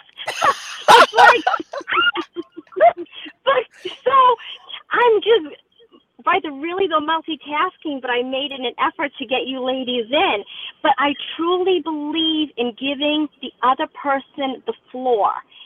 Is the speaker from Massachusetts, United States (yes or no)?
yes; Boston, Massachusetts, United States; from Boston.